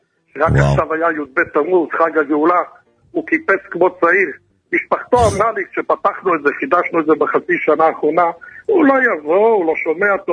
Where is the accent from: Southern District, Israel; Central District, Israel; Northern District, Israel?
Central District, Israel; Kfar Chabad; born there; אני גר בכפר, אני נולדתי בכפר, וכן, אני חי את כל ההוואי בכפר, יש לי קצת פעילות בלוד גם אחרי צהריים, אבל בעיקרון אני גר בכפר חב"ד.